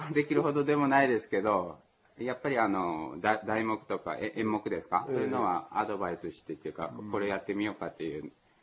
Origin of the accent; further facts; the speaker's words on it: Amagasaki, Hyogo, Japan; 大阪のすぐ隣のとこで育ちました。